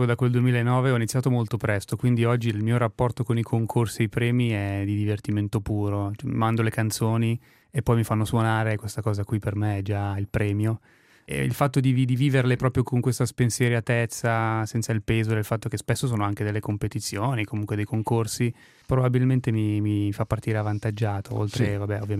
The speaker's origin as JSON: {"language": "Italian", "town": "Milan", "region": "Lombardy", "country": "Italy", "tie": "born or raised there", "lives_now": "Vigevano, Italy", "said": "Vivo a Vigevano, però sono nato e cresciuto a Milano, quindi sono fuggito dalla città ultimamente."}